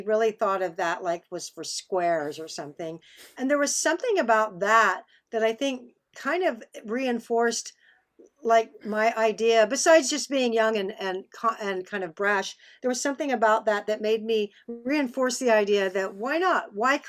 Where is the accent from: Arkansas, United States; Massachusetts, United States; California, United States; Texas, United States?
Texas, United States; Austin; one of the things I love about growing up in Austin